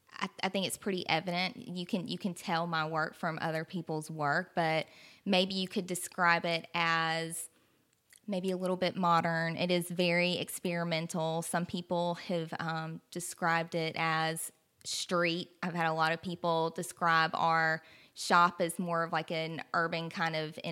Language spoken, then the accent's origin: English; Dothan, Alabama, United States; I moved back to my hometown, Dothan, and I moved into my family's abandoned farmhouse